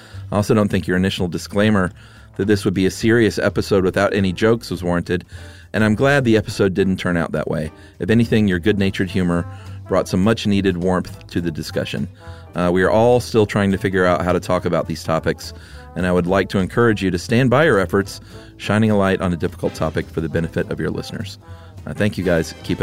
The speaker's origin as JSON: {"language": "English", "town": "Charleston", "region": "South Carolina", "country": "United States", "said": "It's like me. I'm from Chucktown."}